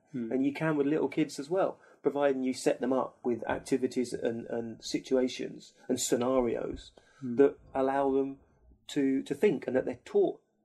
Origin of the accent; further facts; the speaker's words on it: South East England, United Kingdom; I'm not from London myself. I'm from Kent, down on the Kent coast.